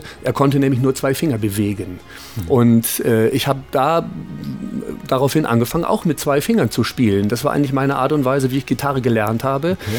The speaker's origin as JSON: {"language": "German", "town": "Bremerhaven", "region": "Bremen", "country": "Germany", "tie": "born or raised there", "said": "das war der Verkäufer eines Musikgeschäfts in meiner Heimatstadt Bremerhaven."}